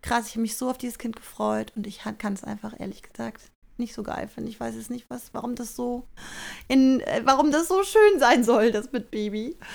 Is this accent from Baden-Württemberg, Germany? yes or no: no; Cologne, North Rhine-Westphalia, Germany; ich bin aus Köln. Wir wohnen hier in Köln, ich mit meinem Mann und unseren 3 Kindern.